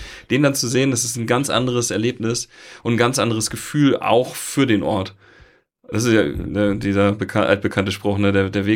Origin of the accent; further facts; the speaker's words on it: Lüneburg, Lower Saxony, Germany; now in Kiel, Germany; bin dann mit meinem Bruder von Kiel nach Lüneburg. Einmal von meinem Wohnort zu meiner Heimatstadt, in deren Umfeld ich groß geworden bin.